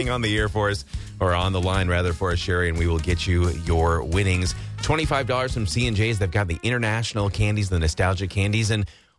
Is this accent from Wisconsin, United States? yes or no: yes; Rice Lake, Wisconsin, United States; I know I grew up in Rice Lake.